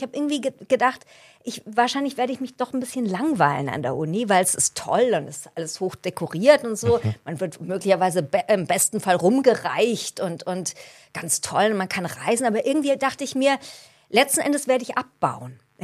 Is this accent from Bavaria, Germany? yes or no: yes; Munich, Bavaria, Germany; ich bin ja Münchnerin, gebürtige Münchnerin, also in Bayern gab es kein Schulfach Philosophie.